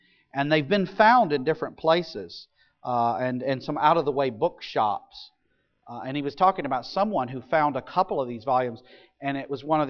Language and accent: English; the South, United States; I think it's a Southern thing, too, particularly. I'm a Southerner.